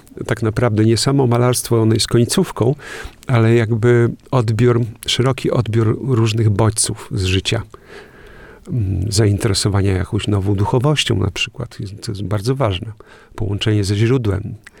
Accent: Kętrzyn, Warmian-Masurian Voivodeship, Poland; bo ja pochodzę z Kętrzyna

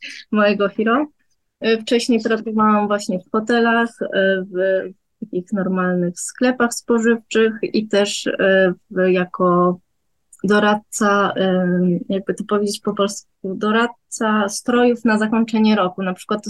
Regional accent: Hokkaido, Japan; A u nas na Hokkaido jest tak, że tak jakby robią zupę i też ryż oddzielnie.

